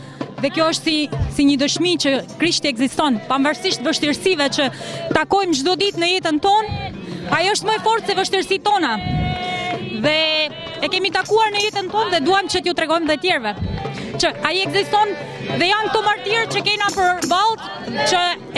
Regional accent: Guriz, Shkodër County, Albania; nga Gurizi, një fshat afër Shkodrës.

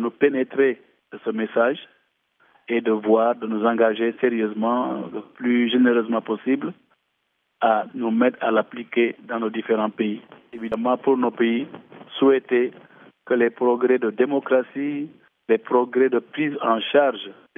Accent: Senegal; par exemple, chez nous, au Sénégal

